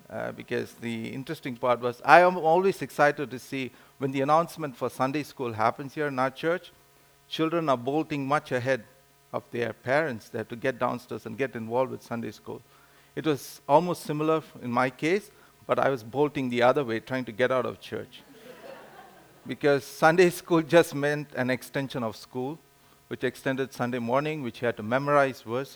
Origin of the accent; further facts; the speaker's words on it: Pondicherry, Puducherry, India; We moved back to Pondicherry, which is my hometown.